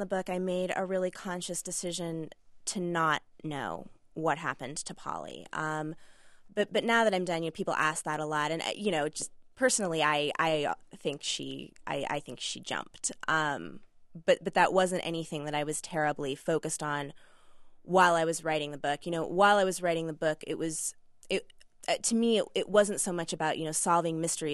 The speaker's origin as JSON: {"language": "English", "town": "Grand Junction", "region": "Colorado", "country": "United States", "tie": "born or raised there", "said": "I ended up moving, after graduate school, back to my hometown of Grand Junction"}